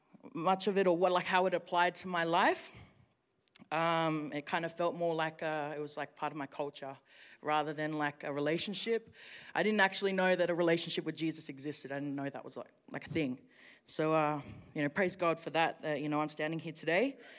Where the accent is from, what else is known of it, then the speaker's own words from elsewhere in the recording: Sydney, New South Wales, Australia; So I grew up in Sydney. Go the Blues. I grew up in Sydney